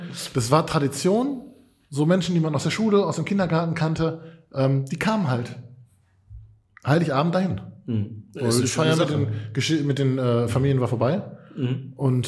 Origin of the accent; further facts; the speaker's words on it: Katernberg, North Rhine-Westphalia, Germany; Anfang der 20er, ich komme ja ursprünglich aus Katernberg